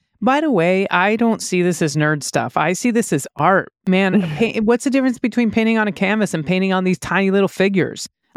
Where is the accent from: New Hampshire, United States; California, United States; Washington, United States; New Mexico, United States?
New Mexico, United States; because it's Abiquiu, New Mexico. So I'm hoping that I'm saying that right because it's my home